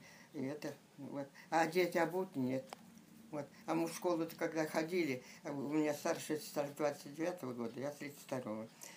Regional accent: Novokuznetsk, Kemerovo Oblast, Russia; В 1937 году мы приехали в Новокузнецк. И так я вот до сих пор в Новокузнецке живу.

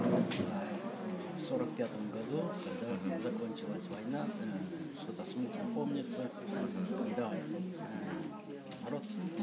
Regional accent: Kemerovo, Kemerovo Oblast, Russia; born there; 5 октября 1939 года. Родился в Кемерово.

